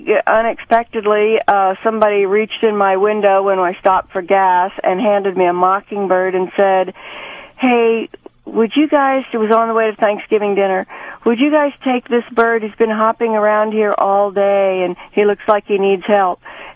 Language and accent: English; Florida, United States; I grew up in a rural portion of Florida, of northeast Florida, on the St. John's River, where, amazingly enough, we swam with the manatees.